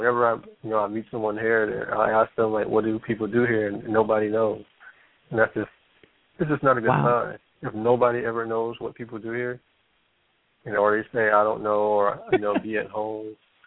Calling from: Jackson, Tennessee, United States; I'm calling from Jackson, Tennessee.

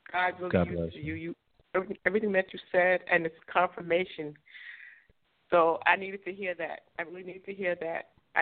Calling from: North Carolina, United States; I'm calling from North Carolina.

